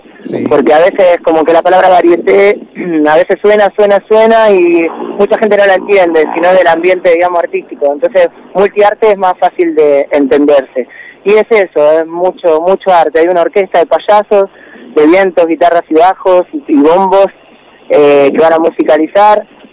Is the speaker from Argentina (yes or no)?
yes; Moreno, Buenos Aires Province, Argentina; yo en este caso tengo 31 años, hace rato que viajo, siempre vuelvo obviamente porque soy de Moreno